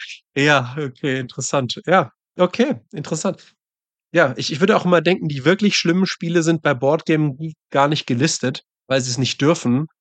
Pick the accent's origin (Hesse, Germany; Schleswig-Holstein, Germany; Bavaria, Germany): Bavaria, Germany; Munich; born there; ich bin geborener Münchner